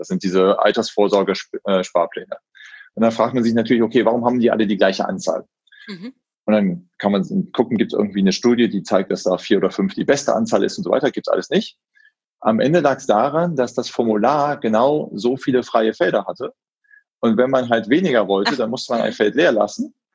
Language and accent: German; Solingen, North Rhine-Westphalia, Germany; now in Frankfurt, Germany; Ich komme ganz gebürtig aus Solingen, also in Messerstadt. Und bin da auch aufgewachsen. Habe dann relativ früh berufsbedingt den Wechsel nach Frankfurt gemacht. Und aber ganz ursprünglich mal Solingen.